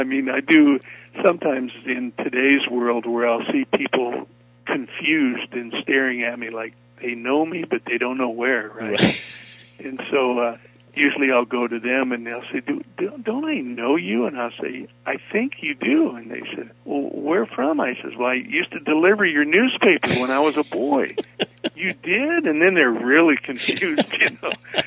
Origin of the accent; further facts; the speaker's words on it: Wyoming, United States; No, I grew up in Wyoming, and you know, boys that grow up in Wyoming don't want to be actors.